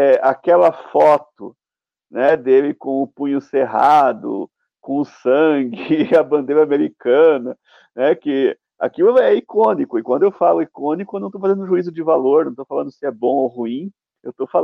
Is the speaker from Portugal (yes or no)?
no; Brazil; Para nós que somos brasileiros